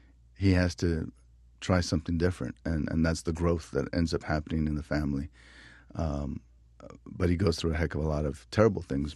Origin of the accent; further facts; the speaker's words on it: New Mexico, United States; you know, I'm from New Mexico, and the border moved on us. You know, we never crossed a border.